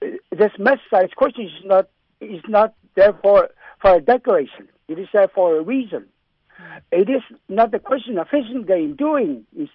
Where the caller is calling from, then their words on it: Eek, Alaska, United States; I'm calling from Eek, Alaska.